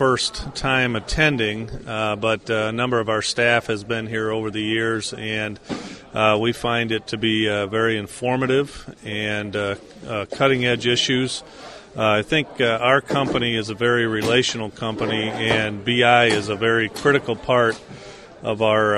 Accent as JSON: {"language": "English", "town": "DeMott", "region": "Indiana", "country": "United States", "said": "Well, I'm from DeMott, Indiana, and I'm director of animal husbandry for Belster Milling Company"}